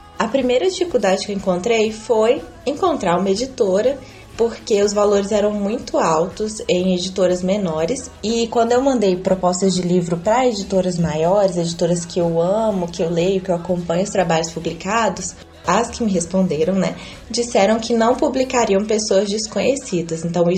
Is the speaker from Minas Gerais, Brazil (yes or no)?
yes; Araçuaí, Minas Gerais, Brazil; born there; now in Juiz de Fora, Brazil; meu signo é Áries e eu tenho 25 anos. Eu nasci em Araçuaí, Minas Gerais, mas atualmente estou morando em Juiz de Fora.